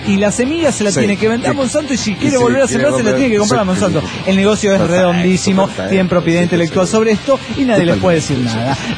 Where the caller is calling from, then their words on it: Chihuahua, Mexico; de Chihuahua, México.